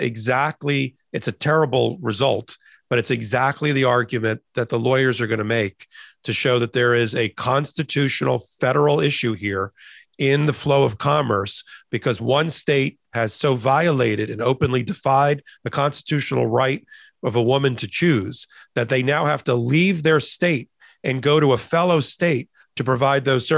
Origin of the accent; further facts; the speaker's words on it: New Jersey, United States; Yes, because I'm from New Jersey. It's pronounced Monmouth.